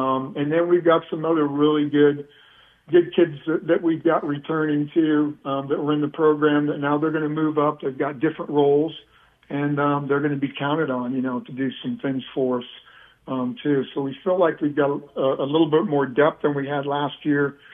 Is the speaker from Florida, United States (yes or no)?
no; Des Moines, Iowa, United States; I grew up in Iowa in Des Moines.